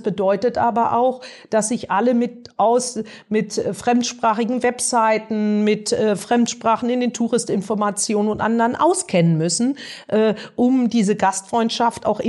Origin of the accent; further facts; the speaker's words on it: Berlin, Germany; also born or lived in Lüneburg / Heidelberg / Bad Godesberg / Wiesbaden; Wow, also geboren bin ich in Lüneburg, aufgewachsen in Heidelberg, Bad Godesberg, Berlin und Wiesbaden.